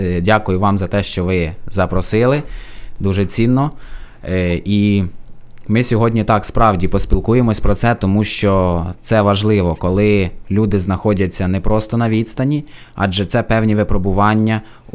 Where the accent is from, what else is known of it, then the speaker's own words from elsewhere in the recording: Kryzhopil, Vinnytsia Oblast, Ukraine; now in Dolynska, Ukraine; Я сам родом з Вінницької області. Там я народився в СМТ Крижопіль, але вже 8 років проживаю в Кіровоградській області, Кропивницький район, місто Долинська.